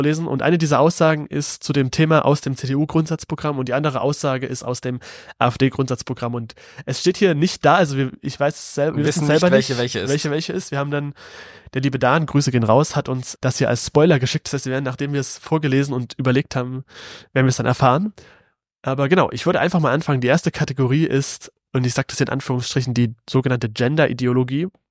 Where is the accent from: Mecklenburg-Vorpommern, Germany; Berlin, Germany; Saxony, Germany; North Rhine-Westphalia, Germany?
Saxony, Germany; ich als Sachse, der sicherlich nicht CDU wählt